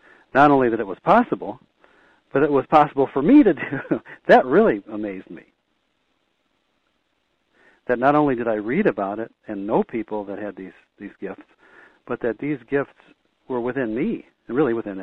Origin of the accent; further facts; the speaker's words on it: Chicago, Illinois, United States; I'm from Chicago, so any excuse to go to California, I jump on anyway.